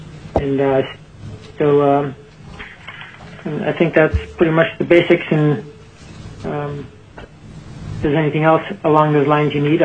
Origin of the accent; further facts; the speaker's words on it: McGrath, Alaska, United States; also born or lived in Bethel; I'm a lifelong Alaskan. I was born in Bethel, but I was raised in McGrath, which is 500 miles upriver towards the top of the Kuskokwim River in interior Alaska.